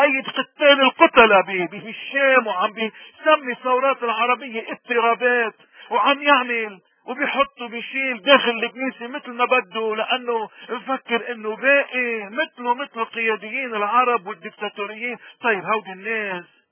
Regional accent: Lebanon; نحنا ما في عنا سلاح كلبنانيين وكمسيحيين تحديدا ما عندنا سلاح إلا الإيمان

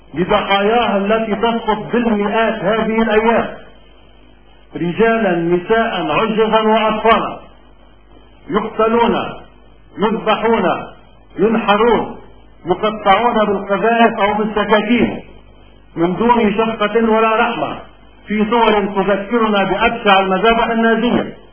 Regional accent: Lebanon; مطلوب منا كلبنانيين ليس التدخل العسكري أو الأمني بل موقف مبدئي إنساني أخلاقي

